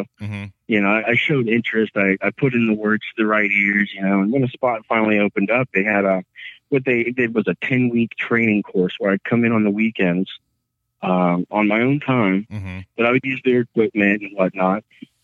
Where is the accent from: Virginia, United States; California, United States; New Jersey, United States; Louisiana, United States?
Virginia, United States; Lynchburg; I have always been a native of Virginia. Unfortunately, I was born and raised in Lynchburg, Virginia.